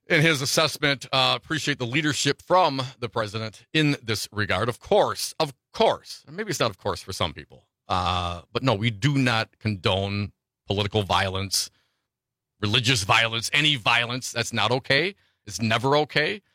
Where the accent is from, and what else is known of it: Appleton, Wisconsin, United States; born or raised there; also born or lived in Detroit